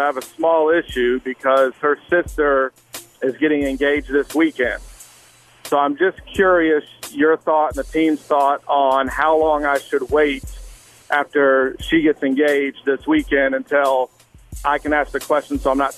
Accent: the South, United States; Yeah, I'm from the South, so that's just a courtesy we continue to do here.

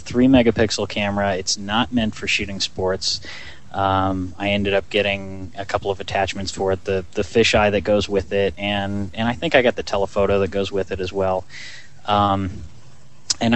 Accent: Illinois, United States; now in Los Angeles, United States; I grew up in Illinois, and I found myself with a job in Los Angeles a few months later

